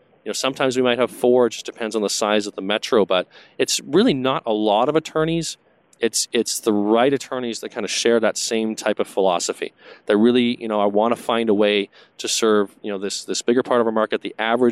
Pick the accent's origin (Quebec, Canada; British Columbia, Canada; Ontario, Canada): British Columbia, Canada; Vancouver; I'm originally from Vancouver, British Columbia, and I want to bring this service to my fellow Canadians.